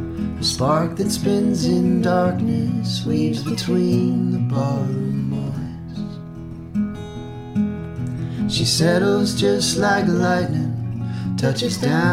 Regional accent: Connecticut, United States; It's been real nice, especially because I grew up in Connecticut, and I'm playing to people that I haven't played to in like over a decade.

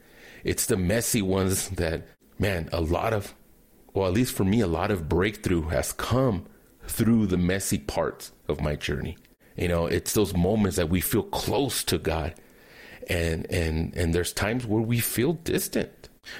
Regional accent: California, United States; My parents were Christian. I am one of seven kids. We grew up in California.

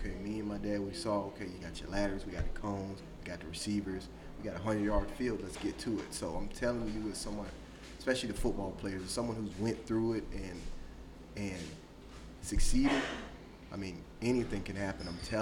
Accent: Waycross, Georgia, United States; From Waycross, Georgia, I get up to Furman, I'm like, yeah, I'm from Waycross, you know, Waycross Blackshear. They're like, where? I'm like, you said it, yeah, Ware County.

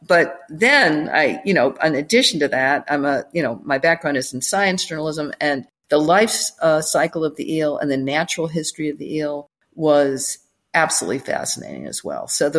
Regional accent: Port Byron, New York, United States; also born or lived in Syracuse; Well, I grew up in upstate New York, first in a place called Port Byron, which was a tiny little kind of farming village. And then we moved to the big city, which was Syracuse, New York.

